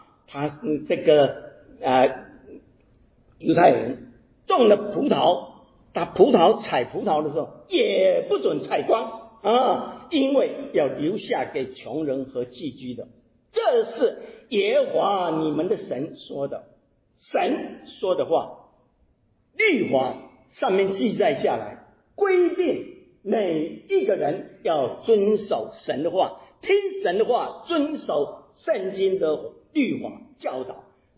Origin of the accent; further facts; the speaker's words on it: Taiwan; 我是在台湾长大的，台湾我成长的过程当中有记得有一本杂志叫做十岁，那时候我在台湾还没信主